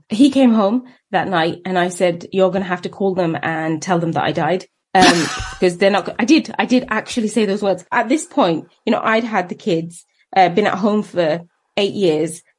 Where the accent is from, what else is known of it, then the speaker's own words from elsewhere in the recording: Luton, East of England, United Kingdom; I grew up in Luton in a terraced house